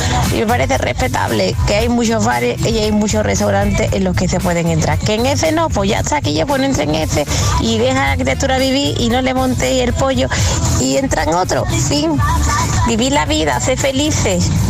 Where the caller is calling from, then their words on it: Jerez de la Frontera, Andalusia, Spain; de Jerez de la Frontera.